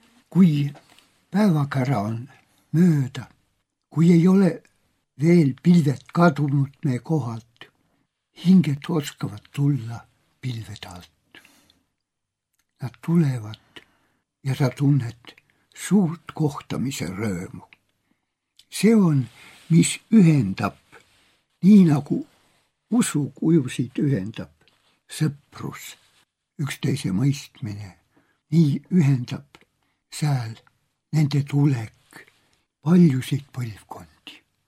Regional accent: South Estonia, Estonia; korratused valgusid sinna Lõuna-Eestisse minu kodukohta, röövimised, tapmised.

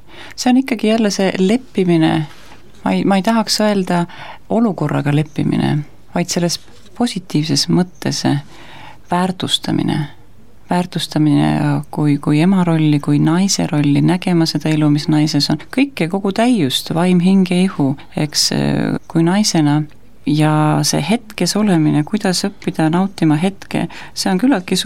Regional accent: Saare County, Estonia; ma olen ka Saaremalt pärit

